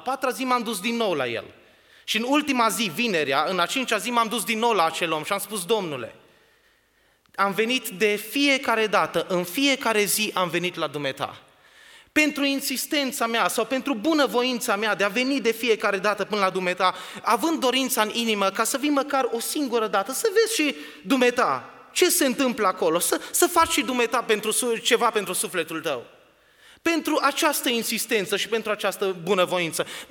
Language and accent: Romanian; Vienna, Austria; Romanian is a second language; sunt un tânăr din Austria, pe vremea aceea eram încă student, sunt student în Viena